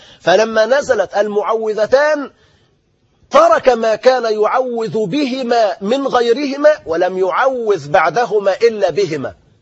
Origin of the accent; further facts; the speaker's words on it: Egypt; وأن يقي بلادنا مصر وسائر بلاد المسلمين